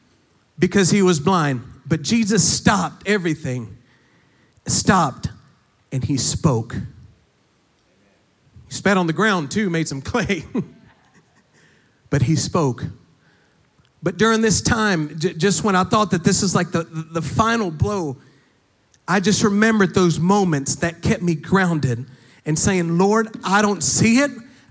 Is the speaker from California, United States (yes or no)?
no; Fort Worth, Texas, United States; So I was 14 years old. I was born and raised in Fort Worth